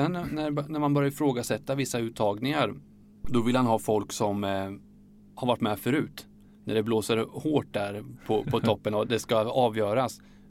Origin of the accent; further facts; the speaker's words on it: Linköping, Östergötland, Sweden; Det märks att vi är från Linköping